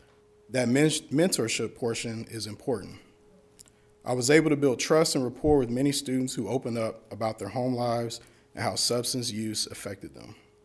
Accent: Kansas City, Kansas, United States; It's something I did not have growing up in Kansas City, Kansas, USD 500.

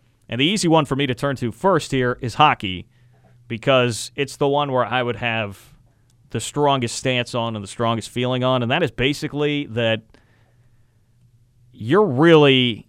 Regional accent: Kansas City, United States; also born or lived in Wichita; I grew up in Kansas City, Wichita / Kansas City. I claim Kansas City.

